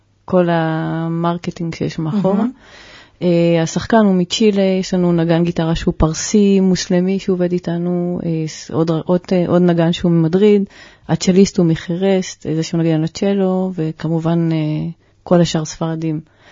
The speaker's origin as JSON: {"language": "Hebrew", "town": "Jerusalem", "region": "Jerusalem District", "country": "Israel", "said": "אני ירושלמית משכונת ארגנים, זה שכונת מצוקה."}